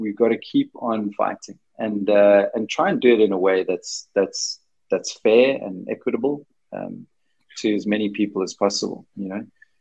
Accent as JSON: {"language": "English", "country": "Denmark", "said": "my whole family is Danish. I come from Denmark. My lineage is Danish, and my dad was born in born and raised in a small island called Ærøskøbing and the town is called Ærøskøbing"}